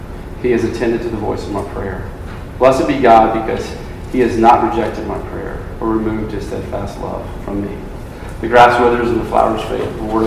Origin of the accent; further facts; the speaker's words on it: Louisiana, United States; So my story was I grew up in Louisiana. I went to Baylor, and I got involved in RUF.